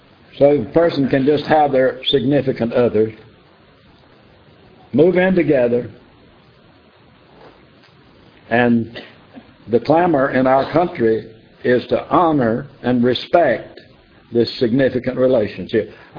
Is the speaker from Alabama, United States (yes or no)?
no; Mississippi, United States; I grew up in Mississippi, and I never tried to gamble